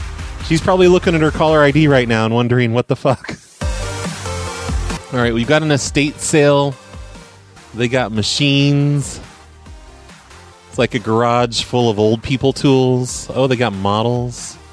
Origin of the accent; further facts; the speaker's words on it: United Kingdom; I was raised in Britain